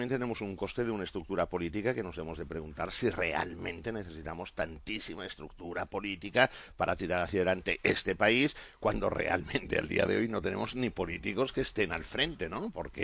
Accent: Catalonia, Spain; como catalán que soy

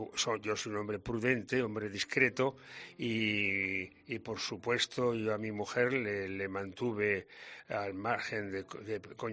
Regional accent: Spain; Recorrer América, presumo, como todo español, que antes se tenía gala el haber estado en América.

